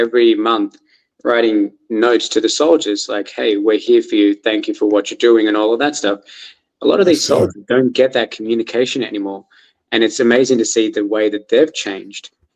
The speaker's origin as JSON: {"language": "English", "country": "Australia", "moved": "yes", "said": "I'm come from a different country. I'm from Australia, right? And our mentality is very different."}